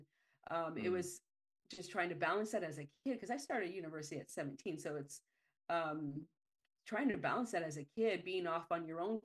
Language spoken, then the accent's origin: English; El Paso, Texas, United States; also born or lived in Austin, United States; I want to say it was probably when I transferred universities back to my hometown of El Paso.